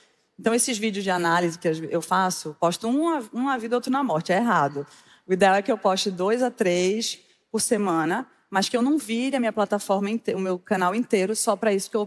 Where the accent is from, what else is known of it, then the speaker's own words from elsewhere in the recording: Northeast Region, Brazil; Eu sou mulher e sou nordestina.